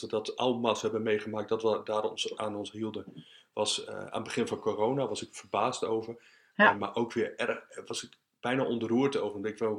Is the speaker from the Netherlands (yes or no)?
yes; Netherlands; Als Nederlander zijn wij redelijk vrijgevochten, een autonome bevolking.